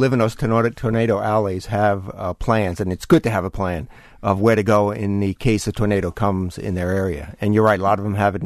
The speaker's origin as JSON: {"language": "English", "region": "New York", "country": "United States", "tie": "born or raised there", "said": "I know when I was growing up, even though I grew up in New York and you didn't have many tornadoes"}